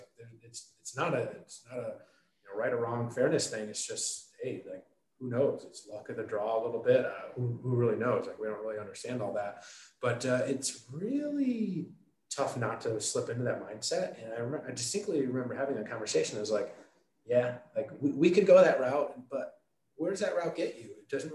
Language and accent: English; Michigan, United States; I grew up, born and raised in Michigan, went to school in Michigan